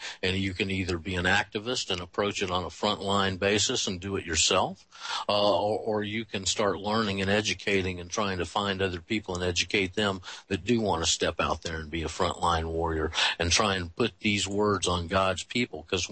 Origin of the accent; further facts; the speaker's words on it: Panama City, Florida, United States; And I've done an extensive amount of fishing down off my hometown, Panama City, and in the Gulf Coast.